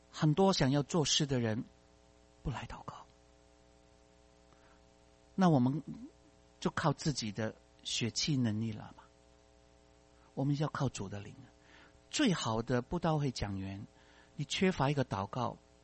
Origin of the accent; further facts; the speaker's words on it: China; 哎，我们中国人呢，永远都只顾中国人的，传来传去还是给中国人的。